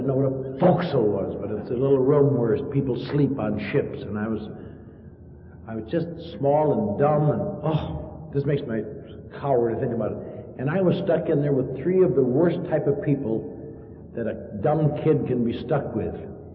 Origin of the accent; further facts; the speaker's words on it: Midwest, United States; And I also came from a little town in the Midwest, and I grew up, as most of you know, and I grew up in the Midwest